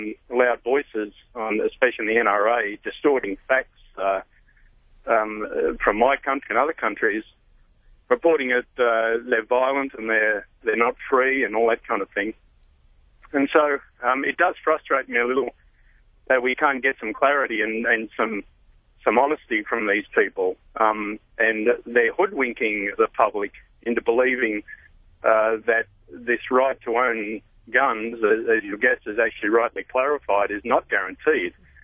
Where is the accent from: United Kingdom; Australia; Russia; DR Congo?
Australia; now in United States; I'm an Australian, obviously, as you can hear, originally, but I am an American citizen now, and I've been in this country for just on 13 years.